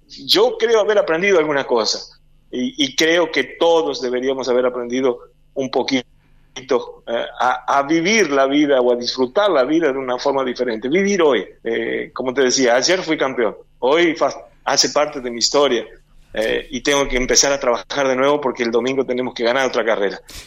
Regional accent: Gualeguaychú, Entre Ríos, Argentina; de nuestra ciudad, de nuestro Gualeguaychú. Yo nací, me crié prácticamente toda mi vida enfrente a la penitenciaría, si bien no era Pueblo Nuevo, pero nos dividía la vía.

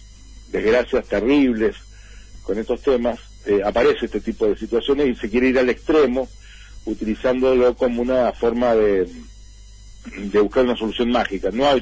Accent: Mendoza, Argentina; nosotros sabemos, como somos mendocinos

